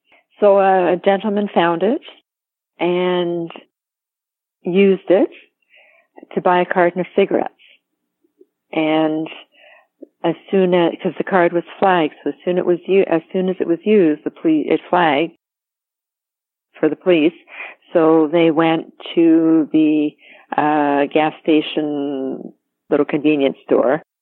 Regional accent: Ontario, Canada; I guess he knew I was from Ontario.

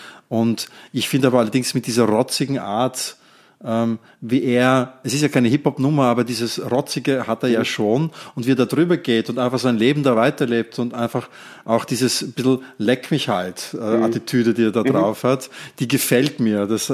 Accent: Netherlands; obwohl ich als Niederländer natürlich mir einen niederländischen Sieg gleichzeitig wünsche

